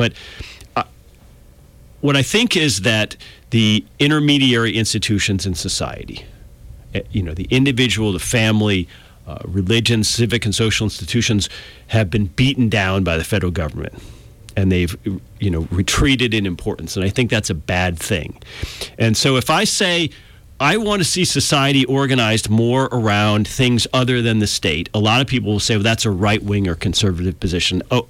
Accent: United States; I'm an American. You know, I'm a mutt.

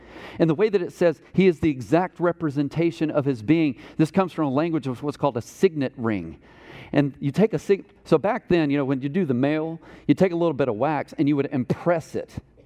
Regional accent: Texas, United States; And I'm like, we're from Texas.

